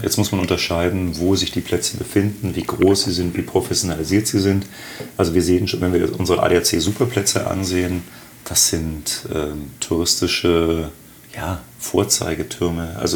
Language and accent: German; Augsburg, Bavaria, Germany; born there; moved away as an adult; also born or lived in Frankfurt / Düsseldorf; now in Berlin, Germany